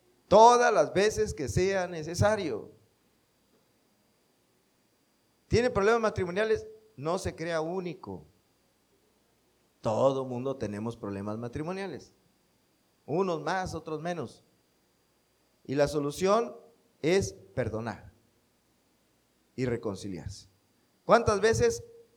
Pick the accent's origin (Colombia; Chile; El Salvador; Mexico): Mexico; Lo digo porque nuestro país, nuestra cultura como mexicanos es muy dada a decir mentiras.